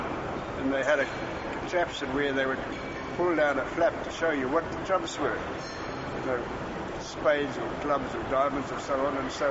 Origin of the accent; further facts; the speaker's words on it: England, United Kingdom; accent: English; they won't be able to recognize me with my English accent